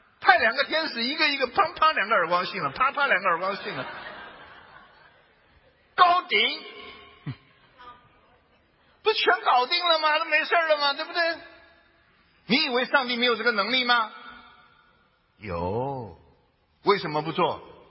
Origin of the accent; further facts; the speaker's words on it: China; 特别是我们中国人最好，因为咱们中国人呢事项，事项听得懂吗？就咱们中国人呢，宁可信其有也不能信其无啊。